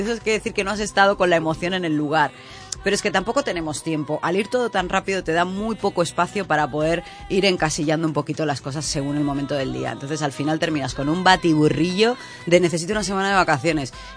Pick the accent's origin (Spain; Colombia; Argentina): Argentina; born there; yo soy argentina de nacimiento